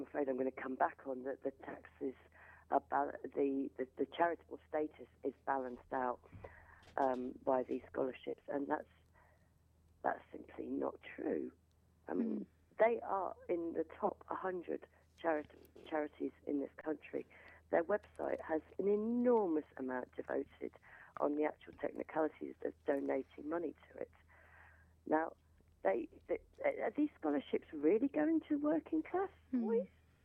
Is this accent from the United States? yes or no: no; Slough, South East England, United Kingdom; I grew up in Slough, and that is the big town nearby.